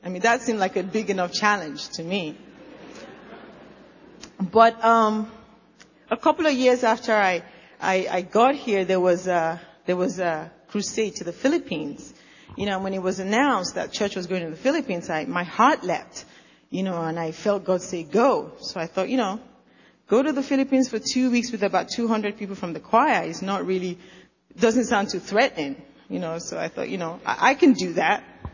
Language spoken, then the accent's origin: English; Nigeria; also born or lived in London; now in New York, United States; I've always lived in cities. You know, I grew up in Nigeria. I come from Nigeria, and I lived in the most rowdy city in Nigeria. Then I moved to London, and then I moved to New York.